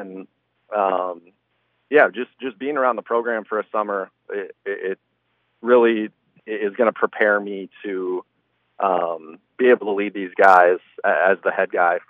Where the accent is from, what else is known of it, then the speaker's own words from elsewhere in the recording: Remsen, Iowa, United States; having a faith background with growing up in Remsen